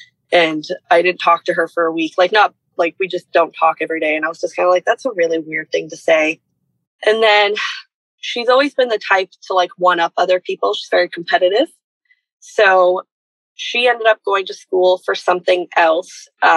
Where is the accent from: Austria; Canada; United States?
Canada; Ontario; I'm 25. I'm from Ontario, Canada.